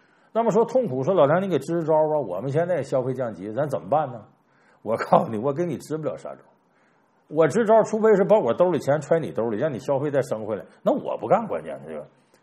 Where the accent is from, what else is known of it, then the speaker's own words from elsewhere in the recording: Northeast China, China; 我原来笑话我们东北人嘛，虚荣